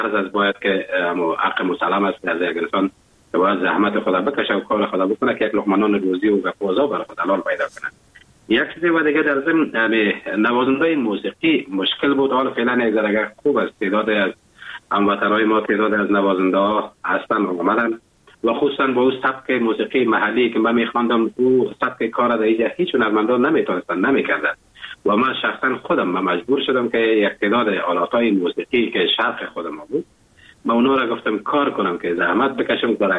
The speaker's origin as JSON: {"language": "Persian", "country": "Afghanistan", "lives_now": "Germany"}